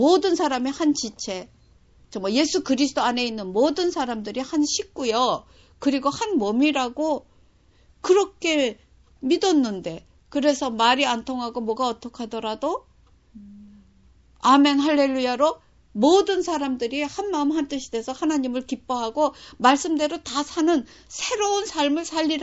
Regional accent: South Korea; 저는 한국 사람입니다. 그 사람들은 저를 외국인으로 보고 저는 물론 한국인으로서의 감정, 다 민족성 다 갖고 있어요.

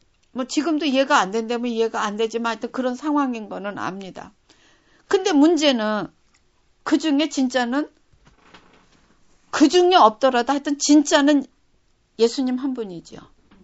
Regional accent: South Korea; moved away as an adult; also born or lived in Japan; now in United States; 저는 한국에서 태어나 자라다가 일본으로 시집 가서 일본에서 낯선 언어와 낯선 문화 속에서 낯선 음식 속에서 사느라고 문화 충격을 겪었고 또 거기서 이제 한 15, 16년 있다가 미국으로 와가지고

